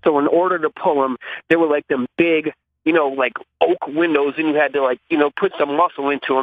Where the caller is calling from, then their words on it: Milwaukee, Wisconsin, United States; Hey, it's … in Milwaukee.